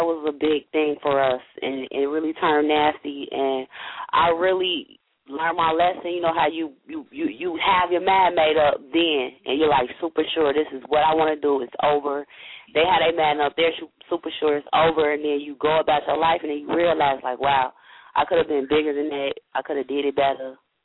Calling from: Chicago, Illinois, United States; I'm calling from Chicago.

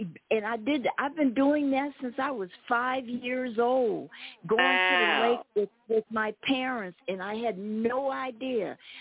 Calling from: Sierra Vista, Arizona, United States; And I'm calling you from stolen land in Cochise County, Arizona, Fort Huachuca, Sierra Vista.

